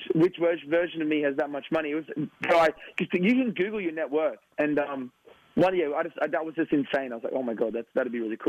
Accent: Australia; now in United States; we have really good coffee in Australia.

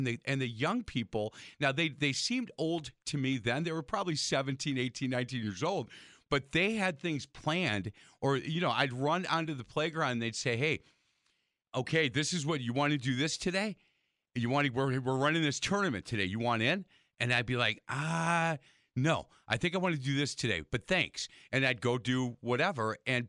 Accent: Wisconsin, United States; I grew up on Bartlett Avenue playground.

